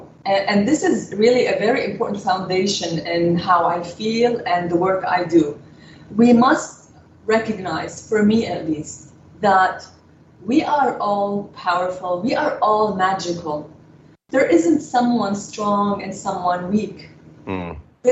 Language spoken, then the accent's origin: English; Canada; I've been lucky that I grew up in Canada, so I experienced both sides of the world.